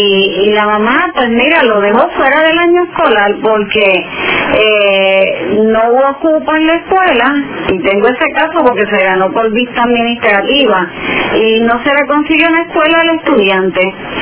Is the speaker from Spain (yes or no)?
no; Lares, Puerto Rico; eso fue en mi pueblo, mi maravilloso pueblo de Lares.